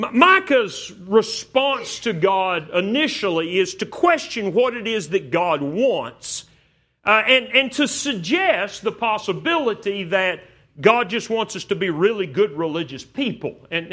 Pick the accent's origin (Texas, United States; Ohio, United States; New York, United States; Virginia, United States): Texas, United States; now in Phoenix, United States; I grew up in West Texas, so I'm familiar with kind of Western mentality.